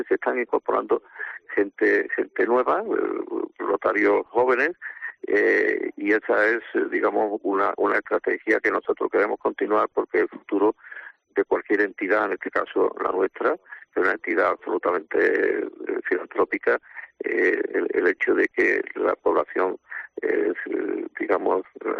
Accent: Morón de la Frontera, Andalusia, Spain; yo nací en un pueblo cerca de Sevilla, Morón de la Frontera. Uh-huh. Y bueno, soy por tanto sevillano y de pueblo

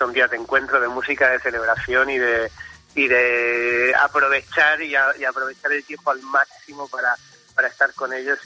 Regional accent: Molina de Segura, Region of Murcia, Spain; vuelvo a mi casa por Navidad, como en el anuncio. Vuelvo a Murcia, a mi pueblo, a Molina de Segura, y lo celebro con mi familia, con mi madre, mis tías, mi hermano, cuñados, demás.

